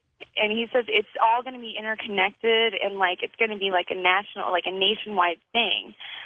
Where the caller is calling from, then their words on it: Las Vegas, Nevada, United States; I'm calling from Las Vegas, Nevada.